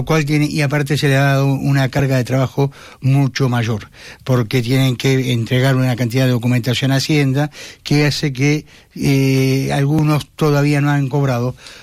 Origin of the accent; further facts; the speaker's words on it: Argentina; moved away; Yo soy argentino y te puedo asegurar eso